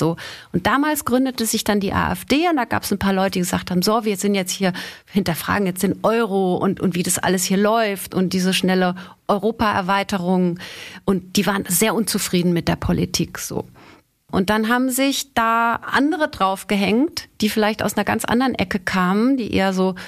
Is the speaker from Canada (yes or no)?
no; Austria; now in Germany; ich bin Österreicherin. Ich wähle in Österreich, okay. Ich darf in Deutschland gar nicht wählen. Ich möchte aber die deutsche Staatsbürgerschaft jetzt schon langsam, aber sicher mal beantragen.